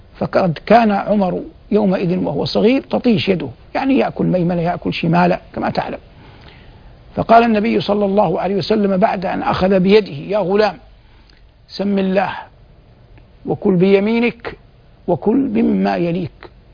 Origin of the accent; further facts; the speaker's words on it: Hijaz, Saudi Arabia; عندنا في الحجاز يسمونه الخربز